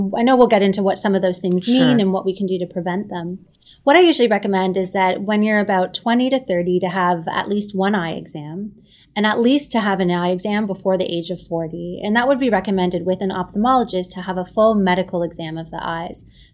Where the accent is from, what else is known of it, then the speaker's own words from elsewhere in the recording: Canada; now in New York, United States; I'm Canadian, so I do love hockey, although I've lived in New York now for almost 7 years.